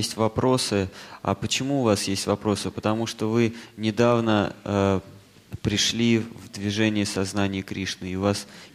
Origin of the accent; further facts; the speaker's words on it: India; Russian is a second language; Мы приехали из Индии